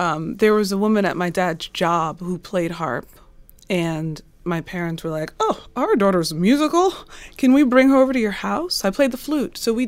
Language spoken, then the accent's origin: English; New York, United States; I'm a New Yorker.